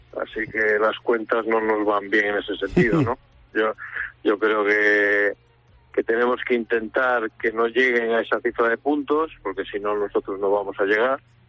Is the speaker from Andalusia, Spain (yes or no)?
no; Lugo, Galicia, Spain; soy de Lugo, de Mariña